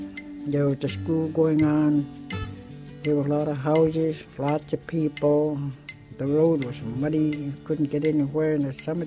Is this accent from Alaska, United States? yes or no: yes; White Mountain, Alaska, United States; also born or lived in Nome; I was born in White Mountain, Alaska. The year of 1941 to my parents … My parents and I lived in White Mountain most of the years that I was raised here until we moved to Nome